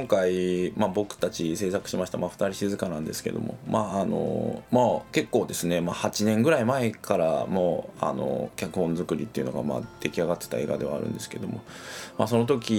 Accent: Edogawa, Tokyo, Japan; 僕は東京の東部の江戸川区というところの出身なんですけれども

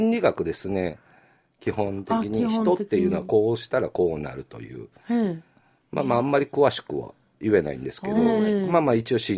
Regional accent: Kumamoto, Japan; で僕はまあ熊本市出身って言いましたけど、一応九州出身で転々としたわけですね、父親の仕事の都合で、うん、まあ転勤が多くて、うんうん、小学校2回中学3回ぐらい変わってます、

